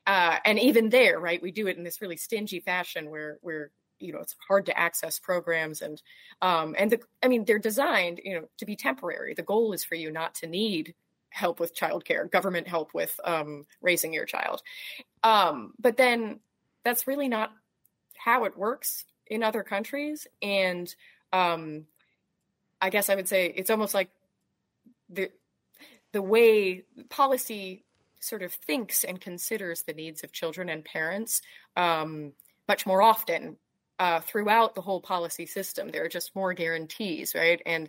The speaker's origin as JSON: {"language": "English", "country": "United States", "lives_now": "United Kingdom", "said": "And I remember hearing that, and just as an American, like, my impulse, everything in me was just like, wait"}